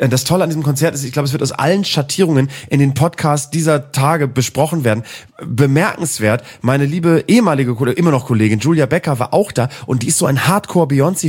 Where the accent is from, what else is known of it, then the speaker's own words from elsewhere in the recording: Cologne, North Rhine-Westphalia, Germany; Man hat nicht viel als Kölner, außer die anderen Kölnerinnen und Kölner.